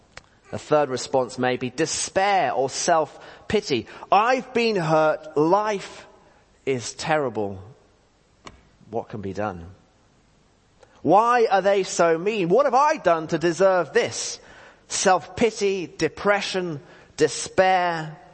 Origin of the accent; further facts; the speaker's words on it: United Kingdom; We're emotional, even if we're British, and we connect with songs.